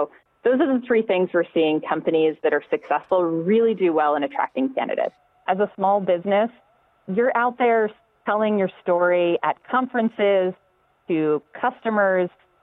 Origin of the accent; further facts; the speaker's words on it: Pennsylvania, United States; My first job, I was on the floor at a retail company in Pennsylvania in my hometown.